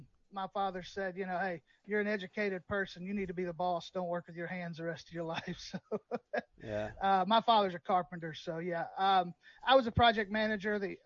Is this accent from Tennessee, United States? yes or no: yes; Memphis, Tennessee, United States; I call it the Redneck Mecca. I'm from Memphis.